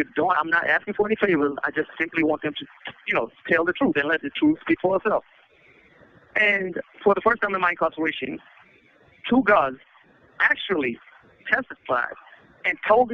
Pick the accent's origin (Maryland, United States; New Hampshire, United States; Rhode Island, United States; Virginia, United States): Virginia, United States; majority of that time I've been in solitary confinement in my home state of Virginia.